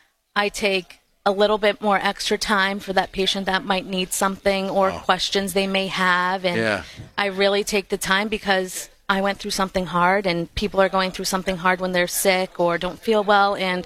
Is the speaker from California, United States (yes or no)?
no; Massachusetts, United States; I'm from the South Shore